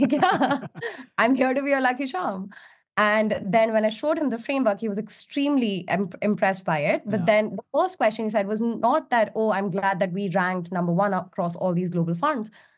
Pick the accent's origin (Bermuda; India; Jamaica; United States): India; now in United Kingdom; So I'm from India. When I moved to the UK, it was so painful because I was not able to transfer any capital.